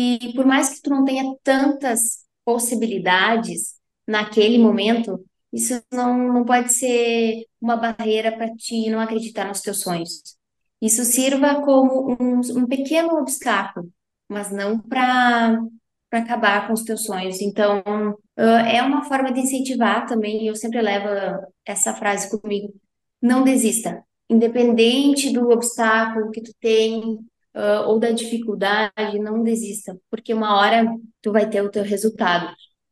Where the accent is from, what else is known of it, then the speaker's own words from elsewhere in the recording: Arroio do Tigre, Rio Grande do Sul, Brazil; now in Santa Maria, Brazil; eu trabalho aqui em Santa Maria, mas sou natural de Arroio do Tigre. Toda a minha família é de Arroio do Tigre.